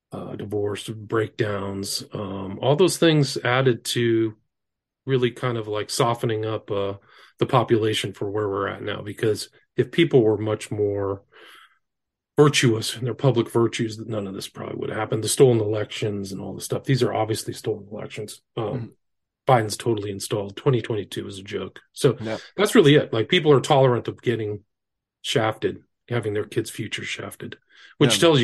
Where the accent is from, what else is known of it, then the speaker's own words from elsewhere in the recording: California, United States; I grew up in Northern California. Psychedelics were everywhere.